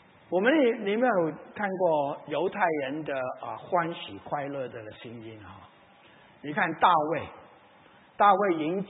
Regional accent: China; 我们中国人十二岁的时候冠的时候就说你成为大人了。

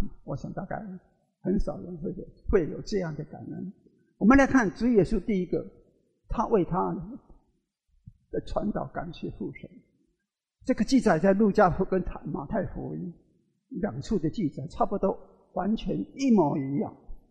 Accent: United States; 我们美国人会行善，我们会做一些很多的善事

